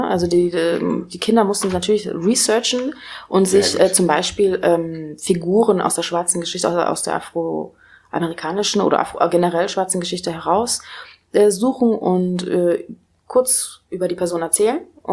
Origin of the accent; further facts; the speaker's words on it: East Germany, Germany; Und ich bin ja auch in Ostdeutschland groß geworden, ein Teil 8 Jahre meines Lebens.